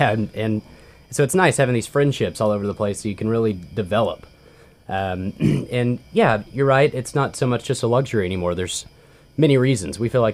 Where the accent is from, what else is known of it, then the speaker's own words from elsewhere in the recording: Nashville, Tennessee, United States; Well, I think I told you earlier, I'm from Nashville. I was born Kentucky Blue. I'm a Kentucky fan.